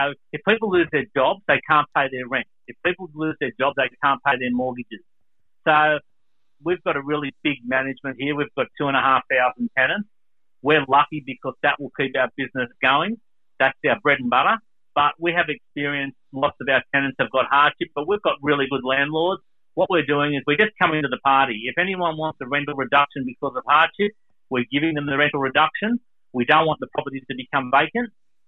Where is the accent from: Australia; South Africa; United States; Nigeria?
Australia; Maroubra, New South Wales; also born or lived in East Botany; Mate, I was born in Maroubra. Lived there for the first 12 years of my life, and then Mum and Dad decided to buy a house in East Botany. I reluctantly moved, but yeah, lived in Pagewood, East Botany all my life. I'm a Maroubra boy, and I love this area.